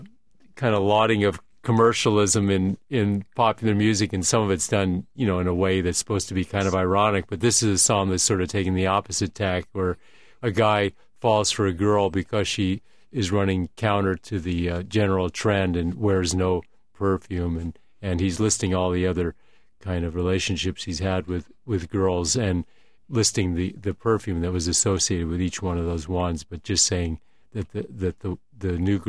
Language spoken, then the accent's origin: English; Los Angeles, California, United States; And I think that's why, even though we're from Los Angeles, we never kind of connected with Los Angeles bands